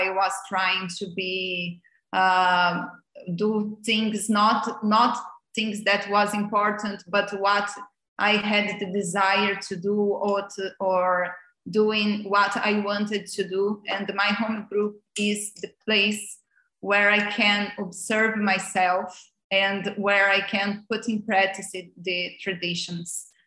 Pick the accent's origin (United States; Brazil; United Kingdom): Brazil; I am from Brazil.